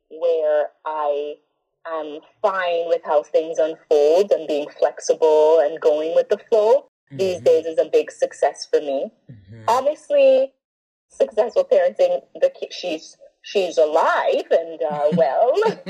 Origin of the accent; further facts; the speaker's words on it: Montreal, Quebec, Canada; born there; I was born in Montreal.